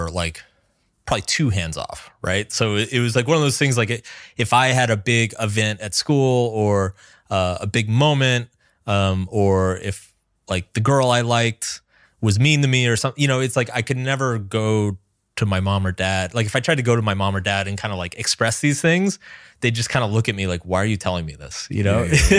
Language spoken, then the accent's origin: English; American South, United States; I grew up in the American South. So I grew up very religious, very conservative, and I'm neither of those things.